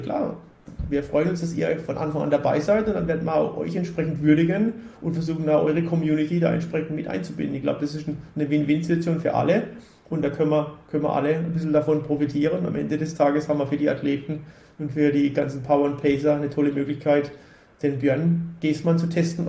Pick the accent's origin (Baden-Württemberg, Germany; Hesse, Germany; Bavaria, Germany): Baden-Württemberg, Germany; Ubstadt-Weiher; ich komme aus Ubstadt-Weiher, wer sich ein bisschen auskennt, das ist vom Hockenheimring 20 Kilometer weg. Somit gehört der Hockenheimring auch so ein bisschen zu meiner Heimat, zu meiner DNA.